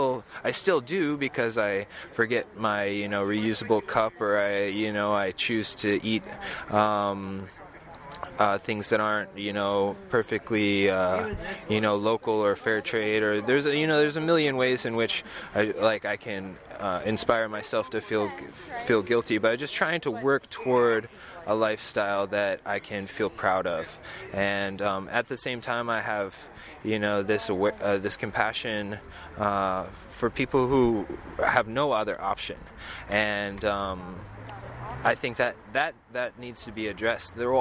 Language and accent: English; Boulder, Colorado, United States; born or raised there